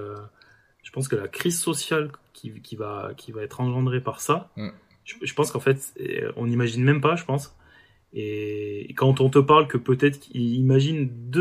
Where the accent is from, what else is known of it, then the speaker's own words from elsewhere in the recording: France; en France, en fait, on est tellement... Enfin, on est français